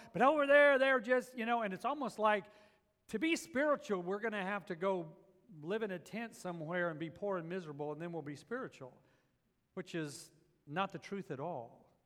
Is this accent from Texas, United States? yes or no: yes; Texas, United States; and then they find out I'm from Texas, they go, oh, you have a horse.